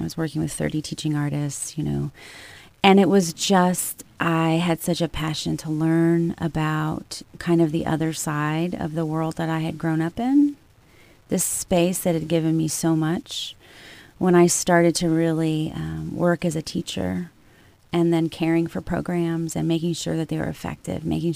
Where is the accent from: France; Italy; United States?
United States; Ashland, Ohio; During that year, I was at Ashland University, which is my hometown, Ashland, Ohio.